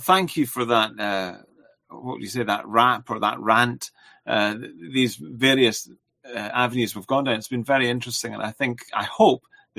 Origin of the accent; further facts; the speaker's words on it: New Jersey, United States; I'm from Ocean County myself.